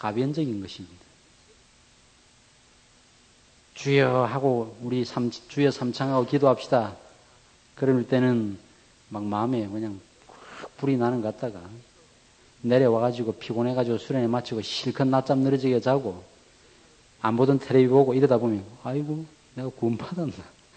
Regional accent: South Korea; 한국 사람으로서 예를 들어서 미국 시민권을 받는다고 해서

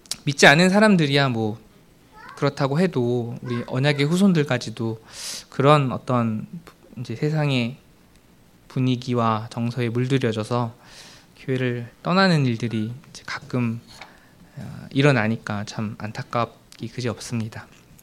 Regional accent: Ganghwa, Incheon, South Korea; 제가 강화도에서 컸기 때문에 시골 교회를 다녔었는데

